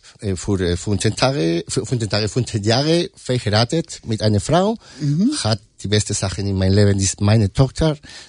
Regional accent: León, Castile and León, Spain; German is a second language; moved away as an adult; now in Hamburg, Germany; Ja, ich bin aus León, aus Spanien. Ich wohne in Hamburg seit 8 Jahren, glaube ich.

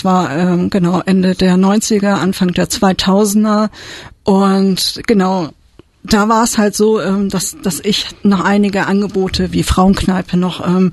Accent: Hamburg, Germany; Also ich komme aus Hamburg, ja

